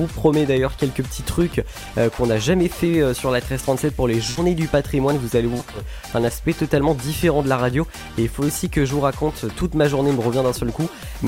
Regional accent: France; nous on est français, donc on devait parler en anglais.

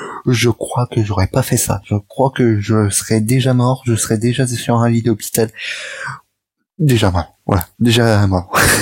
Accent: Belgium; Je suis belge, ma foi.

